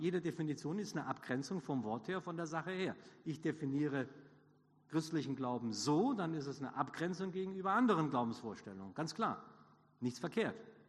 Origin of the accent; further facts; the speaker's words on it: Hanover, Lower Saxony, Germany; Als Hannoveraner würde ich dann Herrn Leibniz daneben stellen.